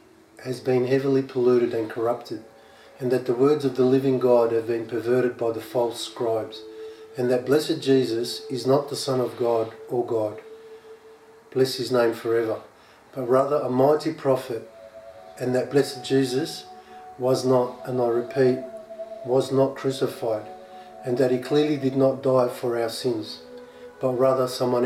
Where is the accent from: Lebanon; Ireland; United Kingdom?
Lebanon; now in Australia; However, all this changed around 8 months ago when I went on a Christmas trip to my hometown, Lebanon.